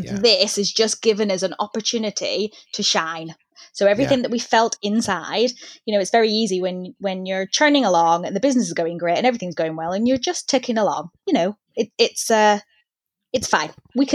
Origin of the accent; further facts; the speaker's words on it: Belfast, Northern Ireland, United Kingdom; born there; also born or lived in Aden; I was born in Belfast to an African father and a Northern Irish mother.